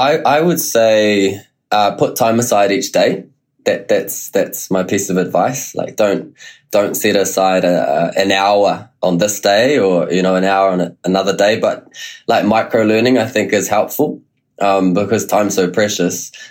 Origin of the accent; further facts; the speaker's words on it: Taihape, Manawatū-Whanganui, New Zealand; I grew up in Taihape, it's small. I went to a country school of like 30 kids total.